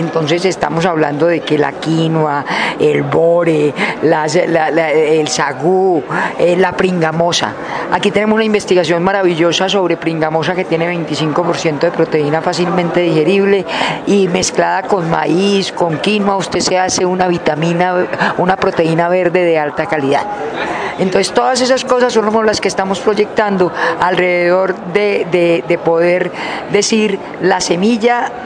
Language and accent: Spanish; Armenia, Quindío, Colombia; soy de Armenia, pero soy de Armenia Caldas, antes de que esto se volviera Quindío.